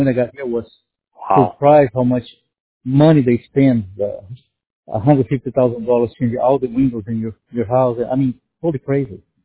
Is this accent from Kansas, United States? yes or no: no; San Francisco, California, United States; English is a second language; now in Atlanta, United States; No. I am from San Francisco, and I moved to Georgia 2 years and a half ago.